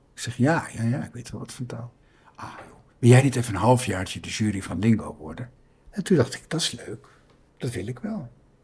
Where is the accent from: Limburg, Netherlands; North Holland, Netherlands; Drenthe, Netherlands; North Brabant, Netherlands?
North Holland, Netherlands; IJmuiden; born or raised there; also born or lived in Santpoort